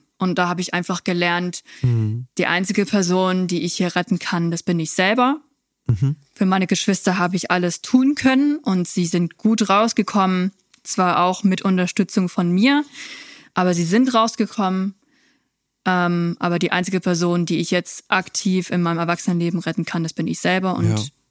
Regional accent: Scotland, United Kingdom; Und Schottland bleibt auch immer meine Heimat gefühlt.

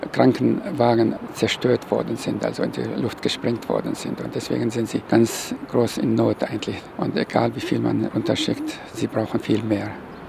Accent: Damascus, Damascus Governorate, Syria; German is a second language; now in Germany; Früher, vor 50 Jahren, als ich hier nach Deutschland gekommen bin, wenn ich gesagt habe, ich bin aus Syrien oder Damaskus

